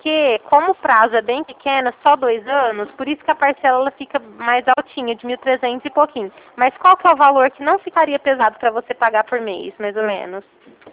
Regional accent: Ribeirão Preto, São Paulo, Brazil; Eu sou de Ribeirão Preto.

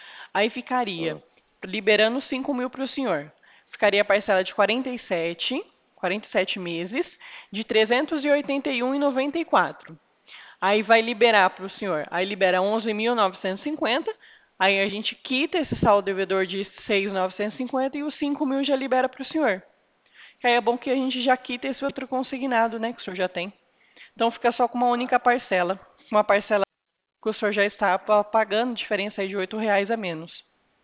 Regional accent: Presidente Prudente, São Paulo, Brazil; Eu sou aqui de Prudente.

